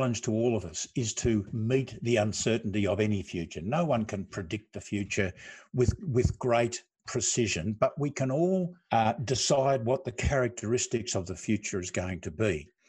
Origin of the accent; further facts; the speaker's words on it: Australia; much more than my military career, I'm an Australian.